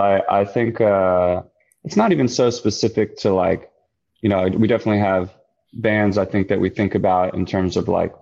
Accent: Philadelphia, Pennsylvania, United States; I'm from Philly too, you know, and a couple of people, or Sam from the band as well, is from Philly.

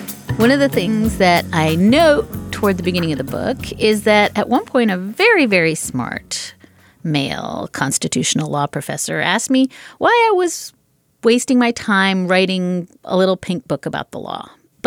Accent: Charlottesville, Virginia, United States; Robbie called me at home 2 days after the Nazis terrorized my hometown of Charlottesville.

